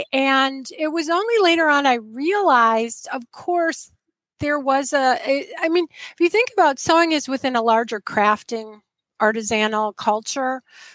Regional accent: Illinois, United States; I grew up outside of Chicago, so a suburb of Chicago.

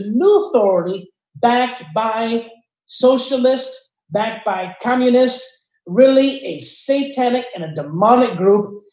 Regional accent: Chicago, Illinois, United States; I grew up in Chicago in an interracial area, the north side of Chicago, by Irving Park and Bernard.

